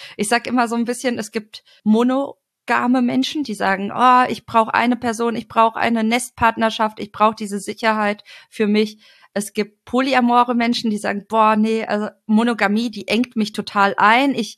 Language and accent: German; Cologne, North Rhine-Westphalia, Germany; ich komme aus Köln